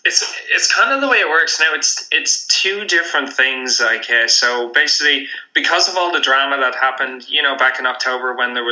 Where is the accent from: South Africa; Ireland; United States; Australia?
Ireland; Dublin, Leinster; I'm nobody. I'm a guy from Dublin, like, who couldn't be further away, like, you know.